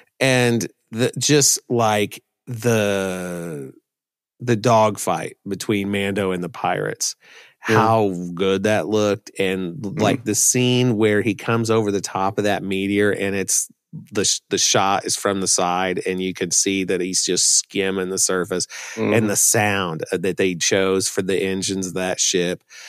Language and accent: English; Midwest, United States; Speaking of growing up in the Midwest and being a redneck.